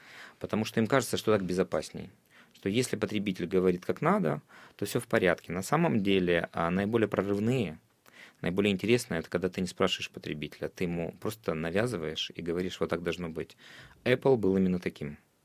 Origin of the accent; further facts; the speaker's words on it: Poltava Oblast, Ukraine; Я из Полтавской области.